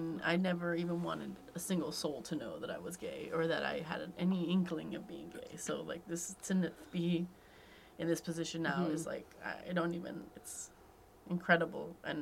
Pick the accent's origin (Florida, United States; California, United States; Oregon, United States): California, United States; Irvine; now in Los Angeles, United States; Because, you know, I grew up in Irvine, specifically